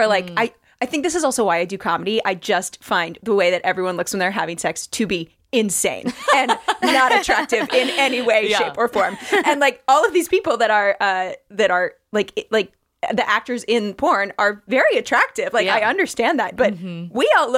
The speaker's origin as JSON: {"language": "English", "region": "Midwest", "country": "United States", "said": "I am also from the Midwest. I understand this deep sense of privacy and shame."}